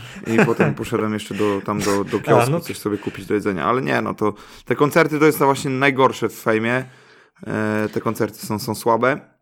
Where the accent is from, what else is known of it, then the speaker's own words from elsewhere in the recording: Pomeranian Voivodeship, Poland; mimo, że my jesteśmy obaj z Pomorza, to spotkaliśmy się na Śląsku.